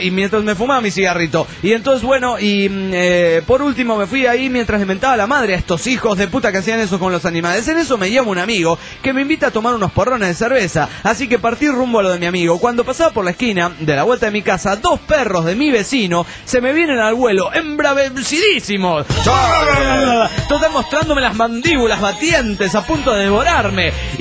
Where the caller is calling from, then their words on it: Cochabamba, Bolivia; de Cochabamba, Bolivia.